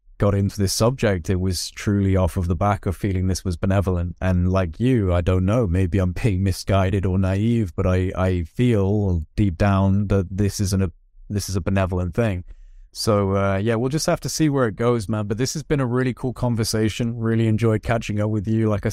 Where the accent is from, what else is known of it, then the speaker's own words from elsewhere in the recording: Wales, United Kingdom; I'm half Welsh. I'm half Welsh. I grew up in North Wales.